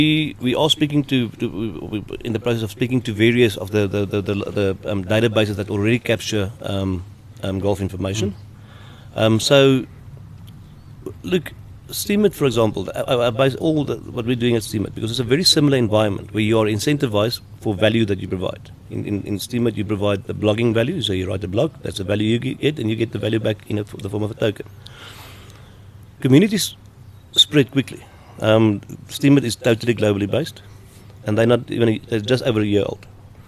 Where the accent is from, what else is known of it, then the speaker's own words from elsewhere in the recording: South Africa; It's just easier to be close to home. And we are South African.